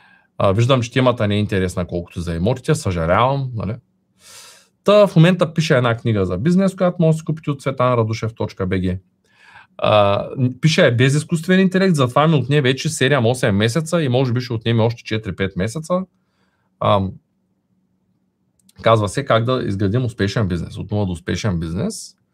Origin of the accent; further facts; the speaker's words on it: Shumen, Shumen Province, Bulgaria; от 23 години се занимавам с предприемачество и бизнес, от Шумен съм, живея в Шумен, работя в Шумен